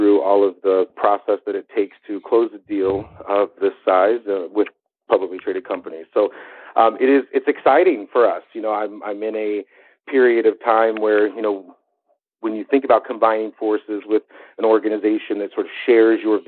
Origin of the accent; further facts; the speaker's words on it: Cincinnati, Ohio, United States; and then hitting my hometown of Cincinnati later in the week and in the month.